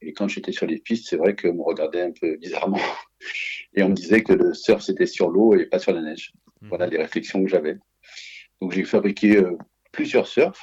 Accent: Paris, Île-de-France, France; born there; Alors, ma naissance, je suis né à Paris, en fait, parce que mon père, en fait, faisait son service militaire à Paris, oui. Et ma mère était parisienne. Donc, en fait, je suis né à Paris et, en fait, je suis resté 2 ans là-bas.

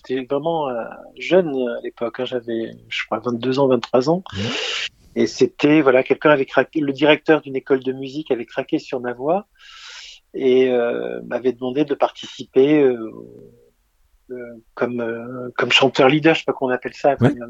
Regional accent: Marseille, Provence-Alpes-Côte d'Azur, France; Je suis marseillais d'origine, donc c'était un théâtre à Marseille. Qui est dans le panier, qui est le théâtre de l'Anche. Et puis après, je suis arrivé à Grenoble.

